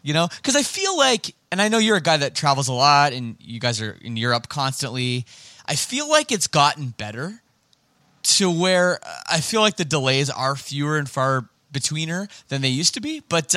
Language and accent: English; Toronto, Ontario, Canada; You know, I'm from Toronto too, so this is awesome.